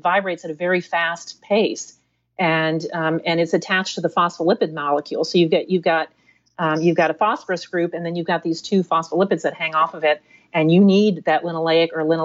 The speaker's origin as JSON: {"language": "English", "region": "East Coast", "country": "United States", "tie": "born or raised there", "said": "I grew up on the East Coast. We lived in a house with basements"}